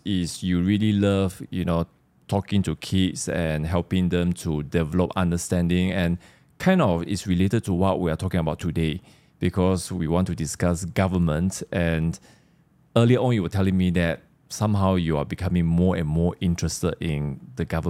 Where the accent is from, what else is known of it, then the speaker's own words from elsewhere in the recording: Sarawak, Malaysia; Of course, Michelle, we are all from Sarawak, you know, and we know